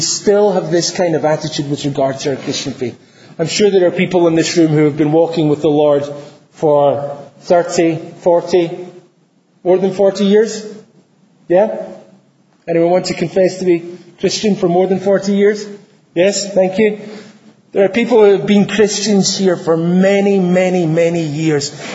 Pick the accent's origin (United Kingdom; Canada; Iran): United Kingdom; Scotland; Now, I come from Scotland.